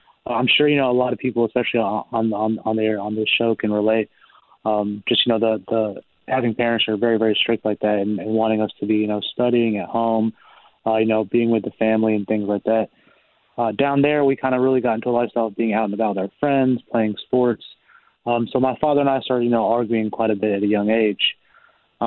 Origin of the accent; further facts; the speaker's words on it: New York City, New York, United States; born there; And I was born in New York City. From there, we had a little family. We're Punjabi.